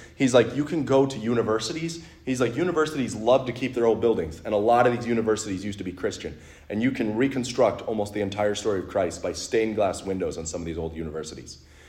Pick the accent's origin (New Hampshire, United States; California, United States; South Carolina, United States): New Hampshire, United States; You know, like I come from New Hampshire, you know, where worst comes to worst, you just go hide in the woods and you're fine for a while.